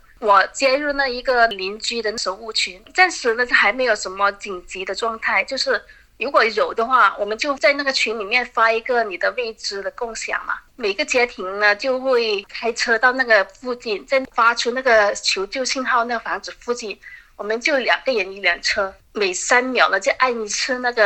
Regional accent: China; now in United States

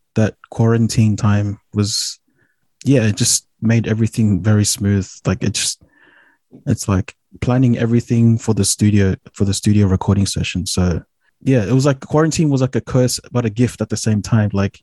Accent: Sydney, New South Wales, Australia; Not really, because I think I was lucky enough to like grow up in Western Sydney where there's a lot of multiculturalism.

